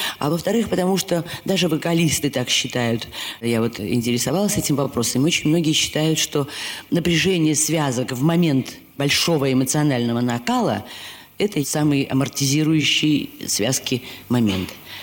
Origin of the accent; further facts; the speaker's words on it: Saint Petersburg, Russia; как ленинградка, естественно, я немножко болела за «Зенит».